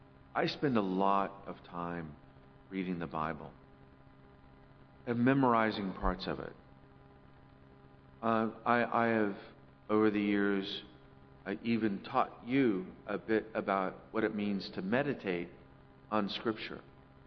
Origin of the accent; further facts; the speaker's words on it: Oklahoma, United States; because I'm from Oklahoma and the only dance I know is the two-step